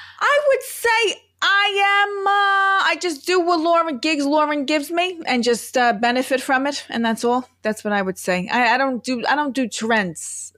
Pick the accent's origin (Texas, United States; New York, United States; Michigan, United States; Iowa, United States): New York, United States; Brooklyn; now in Boca Raton, United States; I'm from Boca Raton, Florida, originally from Brooklyn.